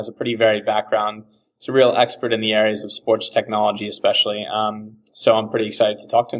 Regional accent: Boston, Massachusetts, United States; Today we're calling across to my hometown with Carl Valley in Boston, Massachusetts.

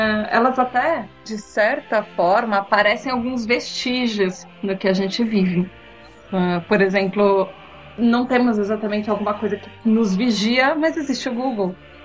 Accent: São Paulo, Brazil; sou lá do PQP Cast, publicitária e jornalista de São Paulo.

